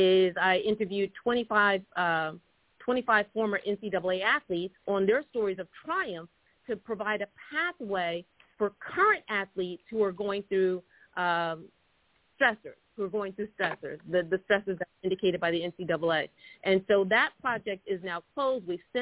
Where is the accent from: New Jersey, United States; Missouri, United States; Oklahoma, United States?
New Jersey, United States; See, I'm from New Jersey, and in New Jersey, I was kind of like a bad A salesperson.